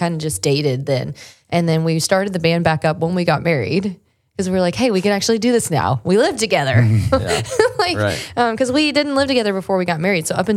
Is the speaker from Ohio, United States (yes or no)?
yes; Newark, Ohio, United States; now in Nashville, United States; Newark, Ohio, just like a farm town pretty much in Ohio, right in the middle, central Ohio.